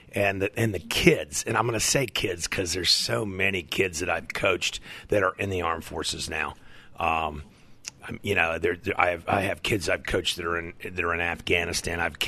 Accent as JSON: {"language": "English", "country": "United States", "said": "I mean, it's tough being an American sometimes."}